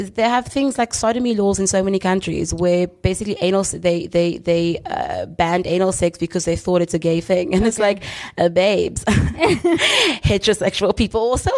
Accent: South Africa; I'm from South Africa. Immediately, you are the America of the African continent.

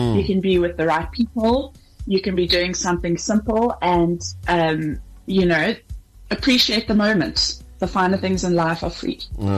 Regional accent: Margate, KwaZulu-Natal, South Africa; born there; also born or lived in Johannesburg; So I told you guys that I was born in KwaZulu-Natal in Margate. So after I moved to Joburg, we used to go on road trips to visit my grandmother in Margate.

